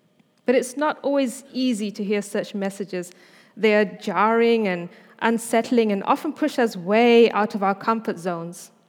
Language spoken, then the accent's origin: English; Zimbabwe; moved away as an adult; also born or lived in Scotland; … is also the name of my father's tribe from Zimbabwe in Africa, and I was raised in Zimbabwe from age 7 through to 24.